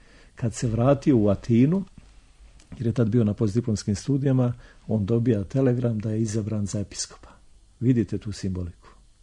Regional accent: Serbia; upravo na Drini, to je inače moj rodni kraj

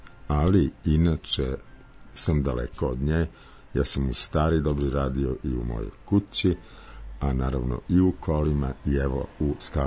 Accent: Ljubljana, Central Slovenia, Slovenia; also born or lived in Postojna / Piran / Novo Mesto; Rođen sam u Ljubljani, a živeo sam u Postojni, onda u Piranu, pa u Novom Mestu, pa ponovo u Ljubljani.

